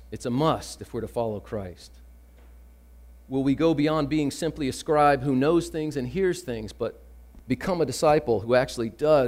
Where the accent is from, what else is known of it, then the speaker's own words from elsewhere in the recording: Virginia, United States; now in New York, United States; I'm from Virginia and I say y'all and all